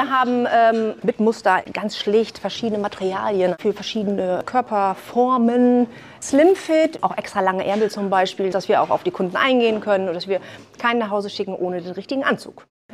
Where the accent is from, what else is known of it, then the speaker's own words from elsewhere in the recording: Lingen, Lower Saxony, Germany; denn André und ich, wir kommen beide aus Lingen.